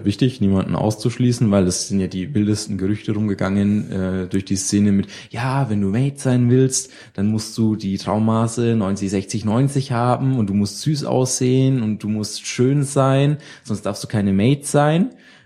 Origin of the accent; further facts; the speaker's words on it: Bavaria, Germany; Ja, also ich komme aus der Nähe von Würzburg, ein kleines Dorf irgendwo in den hintersten Winkeln des Main-Spessarts.